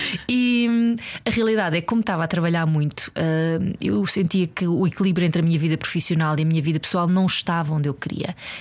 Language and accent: Portuguese; Sintra, Lisbon, Portugal; born there; Eu nasci na linha de Sintra, na Serra das Minas. Venho de uma família humilde.